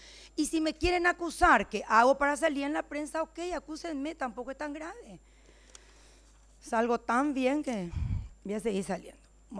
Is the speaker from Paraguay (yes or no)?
yes; Paraguay; por la Constitución somos paraguayos primero